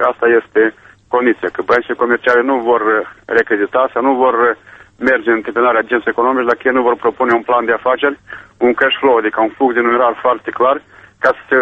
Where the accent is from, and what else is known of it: Moldova